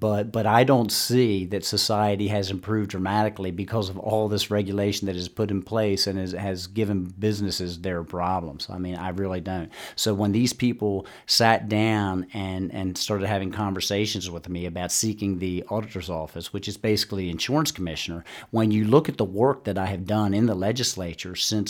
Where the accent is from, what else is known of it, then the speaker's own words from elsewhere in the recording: Glendive, Montana, United States; I'm from Glendive.